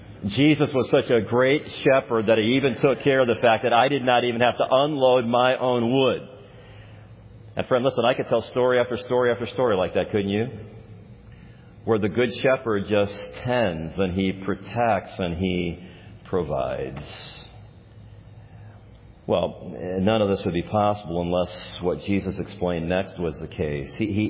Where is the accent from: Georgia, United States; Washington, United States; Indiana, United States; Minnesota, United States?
Indiana, United States; Gary; Now, I grew up in Gary. I knew what happened when that occurred, right?